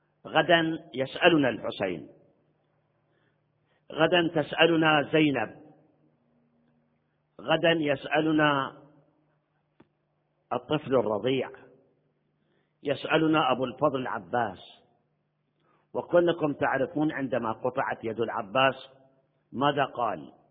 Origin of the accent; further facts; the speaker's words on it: Iraq; عندنا في العراق بعثيين، ما أدري أرجو إن شاء الله بالكويت ما عندكم بعثيين